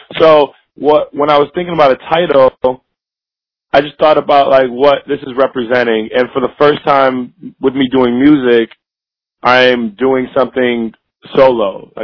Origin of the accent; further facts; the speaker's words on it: Milwaukee, Wisconsin, United States; I'm from Milwaukee. I've been drinking this shit since I was 16